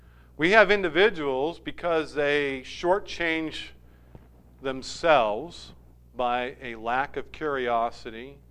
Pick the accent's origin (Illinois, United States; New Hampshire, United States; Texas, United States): New Hampshire, United States; also born or lived in Worcester; I grew up here. 35 years of my life has been in New Hampshire, easily. I'm a New Hampshire person. I'm a New Hampshireite. I was born in Worcester, Mass.